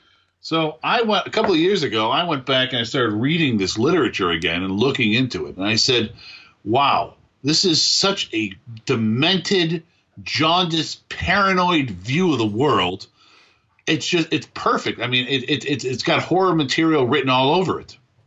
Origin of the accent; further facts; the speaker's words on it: Buffalo, New York, United States; Growing up in Buffalo, there was a strong sense of this.